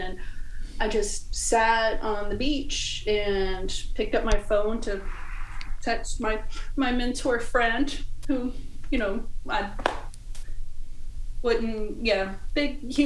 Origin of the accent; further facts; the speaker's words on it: Mebane, North Carolina, United States; North Carolina.